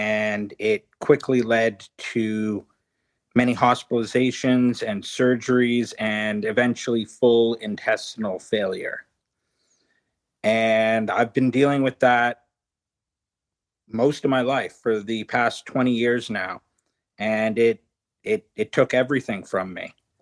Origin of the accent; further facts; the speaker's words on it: Ottawa, Ontario, Canada; I'm originally from Ottawa, but I'm currently in Toronto right now to stay close to the transplant center and the transplant doctors.